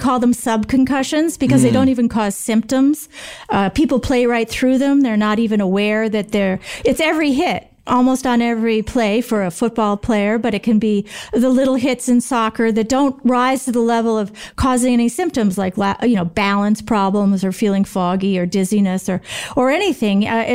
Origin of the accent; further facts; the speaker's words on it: Green Bay, Wisconsin, United States; I grew up right around Green Bay. So the Green Bay Packers were my team.